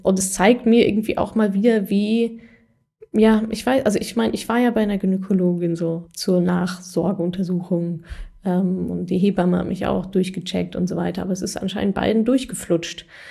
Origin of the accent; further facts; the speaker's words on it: North Rhine-Westphalia, Germany; ich habe auch ganz viele aus meiner Heimat, hier NRW, Ruhrpott